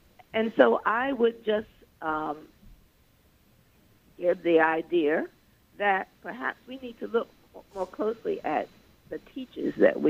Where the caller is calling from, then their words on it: New York City, New York, United States; I'm calling from New York City.